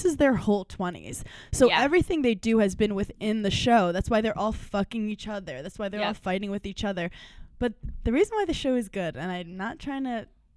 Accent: Brooklyn, New York, United States; And like, I'm from Brooklyn.

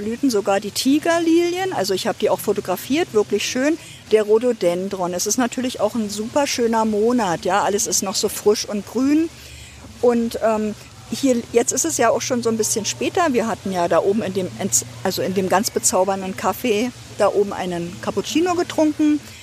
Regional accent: Ludwigsfelde, Brandenburg, Germany; now in Potsdam, Germany; Also ich bin eine gebürtige Ostdeutsche und aufgewachsen in Ludwigsfelde. Das ist 18 Kilometer von Potsdam weg und bin dann vor wahrscheinlich 25 Jahren mit meinem Mann nach Potsdam gezogen.

